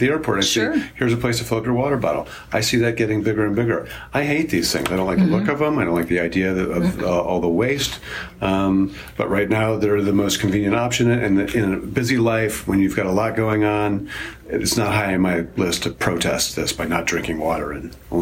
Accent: Cleveland, Ohio, United States; Heinen's grocery store, which I wrote about in my hometown of Cleveland

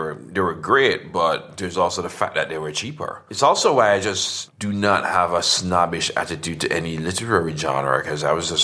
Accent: Portmore, Saint Catherine, Jamaica; I grew up in a suburb outside Kingston called Portmore.

